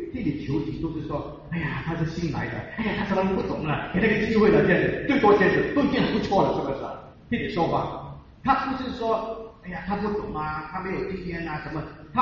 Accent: China; now in Toronto, Canada; 我们是中国人，这是老外的东西

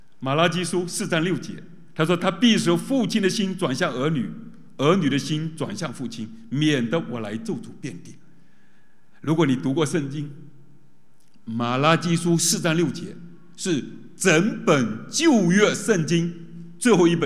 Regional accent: Fujian, China; 我在福建的农村长大的，那家里发生过一些悲剧。

